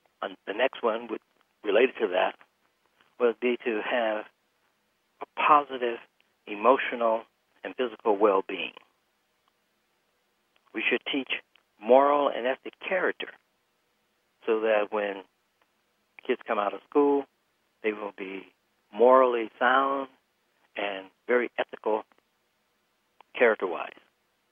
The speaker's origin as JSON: {"language": "English", "town": "Detroit", "region": "Michigan", "country": "United States", "said": "When I started middle school, for me, I'm from Detroit, middle school was 7th grade."}